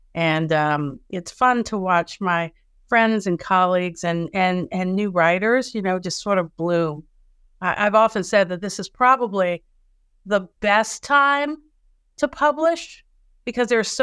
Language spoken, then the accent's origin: English; Virginia, United States; also born or lived in Georgia; I mean, I'm from Virginia, but and spent time in Georgia, but like this felt different.